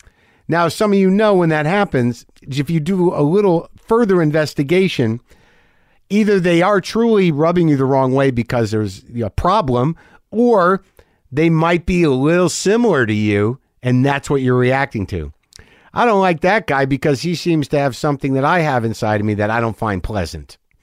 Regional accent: New Mexico, United States; I'm a Jew from New Mexico.

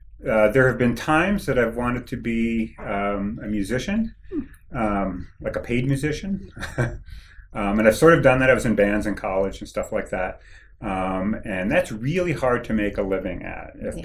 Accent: New York, United States; But I grew up in the Devonian of upstate New York. I'm very old. I grew up in upstate New York where there was lots of Devonian.

